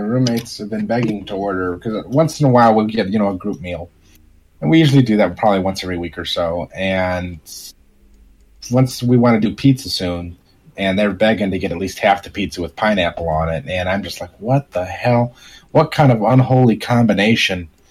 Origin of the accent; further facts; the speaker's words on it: Chicago, Illinois, United States; I'm from Chicagoland